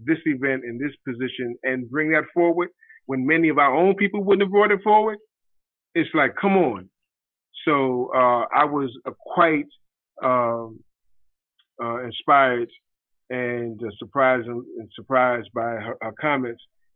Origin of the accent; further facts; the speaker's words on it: New York City, New York, United States; And I grew up in Harlem, so of course that's also a front to me as well.